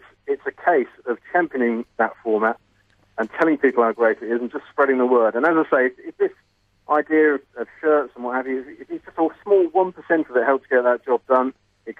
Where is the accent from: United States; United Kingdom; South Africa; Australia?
United Kingdom; England; we're English cricket fans are a pretty forgiving bunch as well.